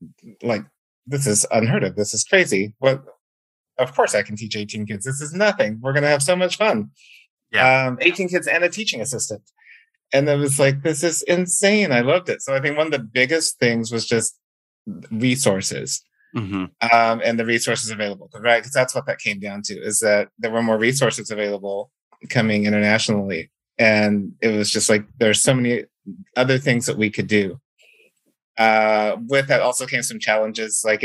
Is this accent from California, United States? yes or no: yes; California, United States; also born or lived in Germany; I came from California and my first school was in Germany, and like going from the US to Germany